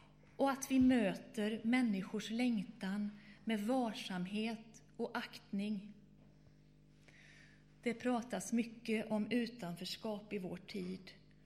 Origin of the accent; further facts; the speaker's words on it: Borås, Västra Götaland County, Sweden; Varje sommar kunde jag i staden Borås, i alla fall där jag växte upp, gå ner till